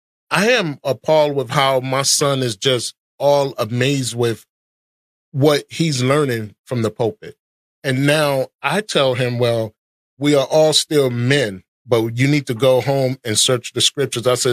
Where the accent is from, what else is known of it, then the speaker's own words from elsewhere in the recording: Bronx, New York, United States; I'm from New York. I grew up in that, what we call the melting pot of New York. I grew up in the northeast side of the Bronx. In the projects, it was really rough.